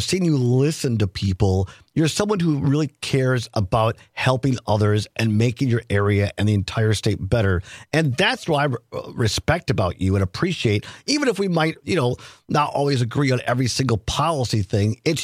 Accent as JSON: {"language": "English", "town": "Richland Center", "region": "Wisconsin", "country": "United States", "tie": "born or raised there", "also_born_or_lived": "Madison", "said": "I grew up in Richland Center, Southwest Wisconsin, and lived almost half my life now in Madison."}